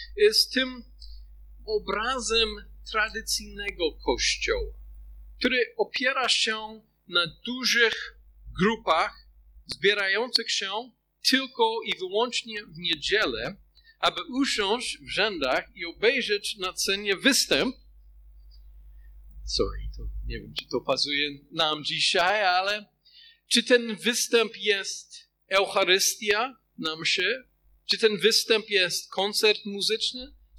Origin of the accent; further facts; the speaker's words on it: United States; Polish is a second language; now in Poland; pochodzę ze Stanów Zjednoczonych. Mocno podkreślamy indywidualizm.